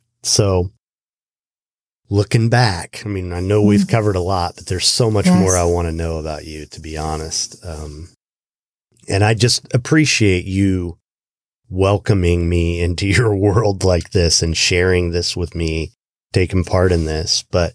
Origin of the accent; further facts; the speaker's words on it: Midwest, United States; I live in a place where I live in South Florida. I grew up in the Midwest